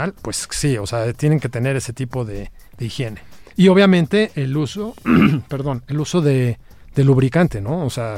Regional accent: Mexico; como buenos mexicanos, que a lo mejor en algún principio no estamos satisfechos del diagnóstico

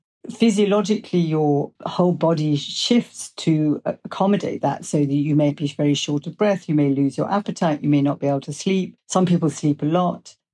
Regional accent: England, United Kingdom; For me, that would be a cup of tea because I'm English.

